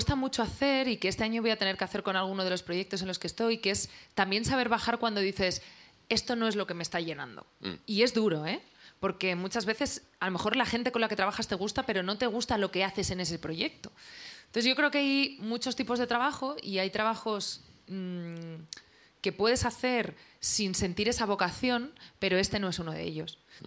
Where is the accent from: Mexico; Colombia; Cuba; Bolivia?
Cuba; Es una cosa que tenemos las cubanas.